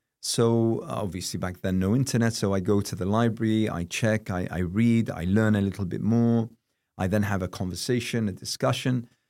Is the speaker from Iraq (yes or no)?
yes; Iraq; English is a second language; whether they be in Iraq, in my home country